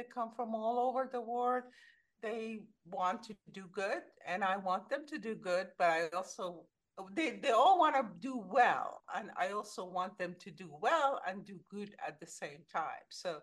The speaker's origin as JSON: {"language": "English", "country": "Iran", "tie": "born or raised there", "second_language": "English", "moved": "yes", "said": "I grew up in Iran, and I always wanted to write, but writing in Iran, and same as here, if you want to stay an ethical and a good person, it's hard."}